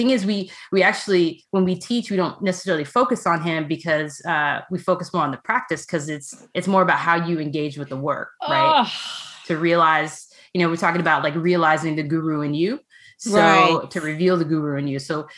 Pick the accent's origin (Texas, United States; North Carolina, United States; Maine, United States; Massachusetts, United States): Texas, United States; now in California, United States; I'm from Texas and I live in California.